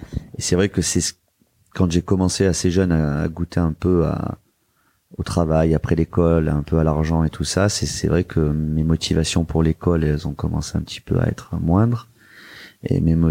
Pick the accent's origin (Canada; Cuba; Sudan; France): France; Marseille, Provence-Alpes-Côte d'Azur; Alors, moi, je suis né et j'ai grandi à Marseille.